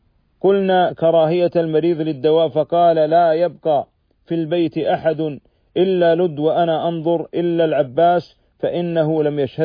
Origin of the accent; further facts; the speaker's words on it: Saudi Arabia; أن يرفع هذا الوباء والبلاء والداء عن بلادنا المملكة العربية السعودية وعن جميع بلاد المسلمين.